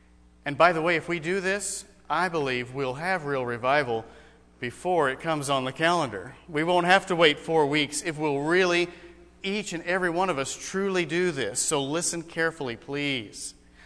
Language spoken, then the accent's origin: English; New Mexico, United States; Now, I grew up in New Mexico, and New Mexico highways look a lot like what's pictured here.